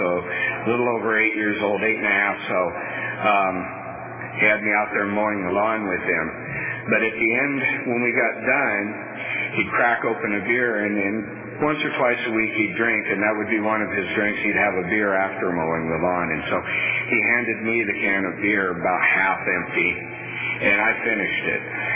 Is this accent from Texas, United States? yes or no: no; Fresno, California, United States; I'm from Fresno.